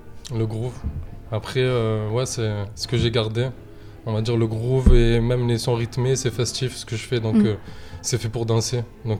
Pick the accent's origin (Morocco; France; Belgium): France; Marseille, Provence-Alpes-Côte d'Azur; Donc, je suis de Marseille, j'oublie pas d'où je viens.